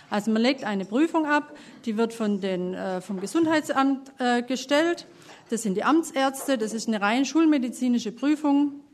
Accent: Esslingen, Baden-Württemberg, Germany; Wir kommen aus Esslingen.

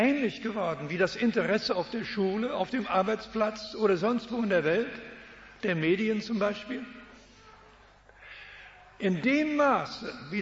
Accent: Switzerland; now in Canada; Ich komme aus der Schweiz. Heute aus Kanada, aber ich spreche immer noch manchmal Schweizerisch.

